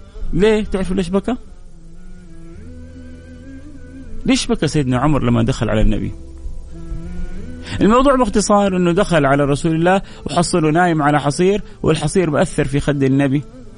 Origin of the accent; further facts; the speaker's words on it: Egypt; now in Hafar Al-Batin, Saudi Arabia; من مصر ومقيم في حفر الباطن